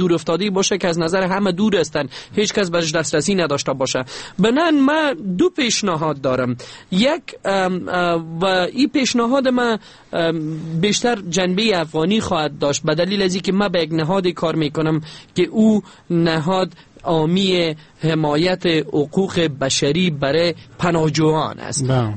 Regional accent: Afghanistan; حداقل ما به عنوان یک افغان، نه به عنوان یک سخنگوی اداری ملل متحد

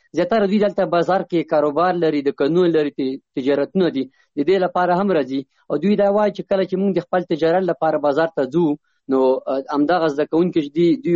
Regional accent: Chamkani, Paktia, Afghanistan; زه د پکتیا ولایت څمکنی ولسوالۍ یم.

